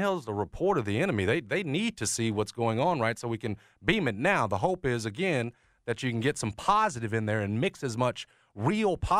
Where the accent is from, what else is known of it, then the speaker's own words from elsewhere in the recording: Memphis, Tennessee, United States; At least those of us growing up in Memphis that know what checking is